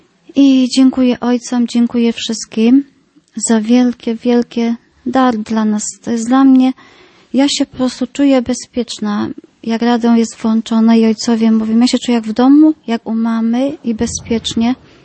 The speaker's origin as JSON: {"language": "Polish", "town": "Gaszyn", "region": "Łódź Voivodeship", "country": "Poland", "said": "pochodzę z parafii okolicy tutaj Wielunia, Gaszyn, parafia Najświętszego imienia Maryi."}